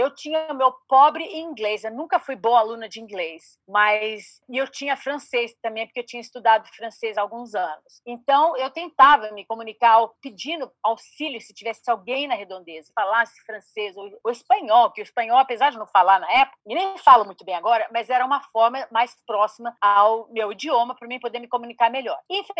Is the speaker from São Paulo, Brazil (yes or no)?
yes; São José do Rio Preto, São Paulo, Brazil; Eu sou de São José do Rio Preto, do estado de São Paulo, então muito diferente.